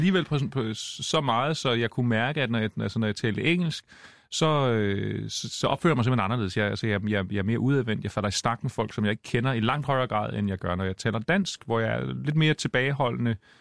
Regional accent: Hårby, Region of Southern Denmark, Denmark; also born or lived in Los Angeles, United States; jeg er søn af en amerikansk far og en dansk mor. Da jeg var 6 år gammel, flyttede vi fra Los Angeles til Hårby på Fyn.

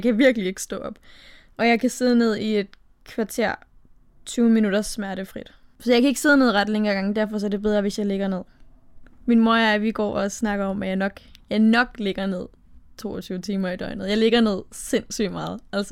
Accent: Ballerup, Capital Region of Denmark, Denmark; Jeg er 17 år gammel, og jeg kommer fra Ballerup.

